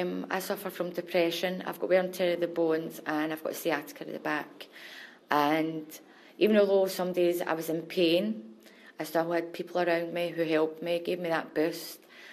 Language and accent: English; Glasgow, Scotland, United Kingdom; I'm 41 years old and I'm from Toll Cross in Glasgow.